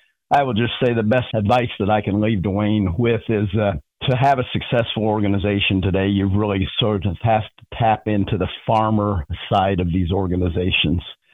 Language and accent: English; Indiana, United States; now in Virginia, United States; I'm from Benton County, and we will be back and forth a lot. Obviously, have a lot of family. She is from Indiana as well